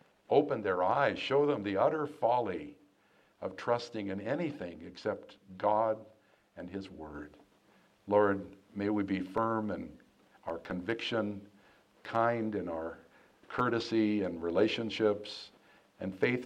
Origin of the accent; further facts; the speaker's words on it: California, United States; I watched the news of my home state in California